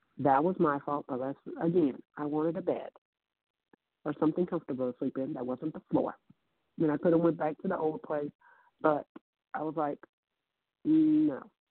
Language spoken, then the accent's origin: English; the South, United States; I grew up in the South. It's sweet potato pie.